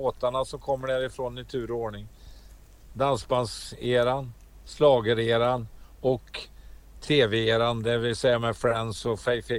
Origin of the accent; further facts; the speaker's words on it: Tidan, Västra Götaland County, Sweden; Det är där jag är ifrån. Jag är ifrån Tidan.